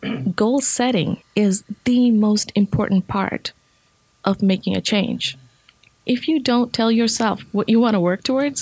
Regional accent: Fiji; Yes, I'm from the Fiji Islands.

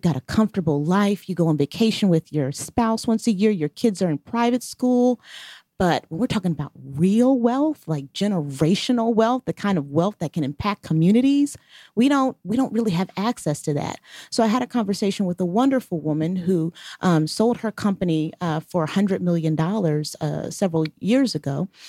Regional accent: Camden, New Jersey, United States; I grew up in Camden, New Jersey, which was the murder capital of the country in 1980s when I was growing up there.

